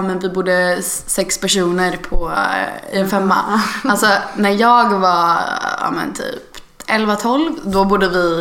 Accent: Kungsbacka, Halland County, Sweden; Jag är från Kungsbacka som är en jätterik kommun. Men vi bodde på Rosengatan, vilket är så här, den smutsigaste gatan i Kungsbacka.

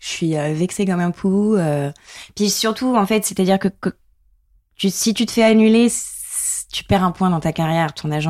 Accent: Nouvelle-Aquitaine, France; Comme je rappelle, je viens du Limousin.

